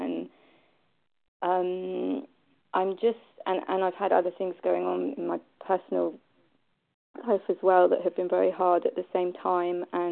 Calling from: England, United Kingdom; I'm actually calling from England.

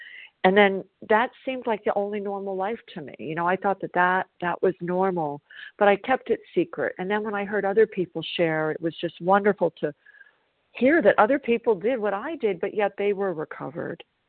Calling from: South Carolina, United States; I'm calling from South Carolina.

